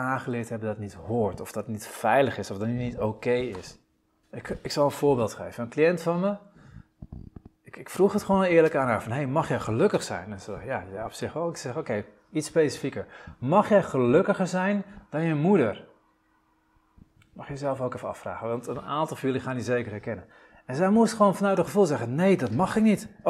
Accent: Den Helder, North Holland, Netherlands; Ik ben in Den Helder opgegroeid.

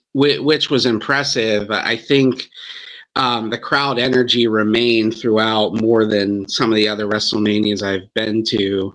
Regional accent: Pittsburgh, Pennsylvania, United States; I'm from Pittsburgh and we were saying, we might not want to tell you where we're from because you might not like us in Philly.

